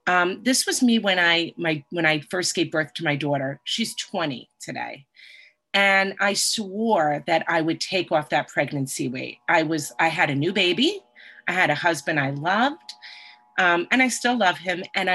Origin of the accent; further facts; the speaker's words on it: New York, United States; I'm a recovered compulsive overeater. I'm from New York.